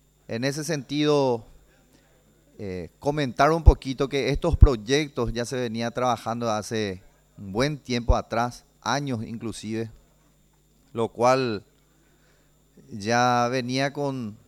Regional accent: Paraguay; muchísimos avances como paraguayo que vamos a estar teniendo en el interior del país.

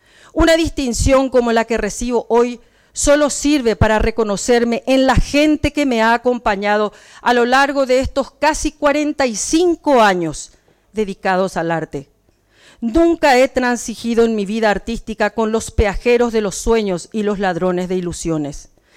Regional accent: Paraguay; Yo soy la mujer paraguaya, como muchas mujeres de esta república

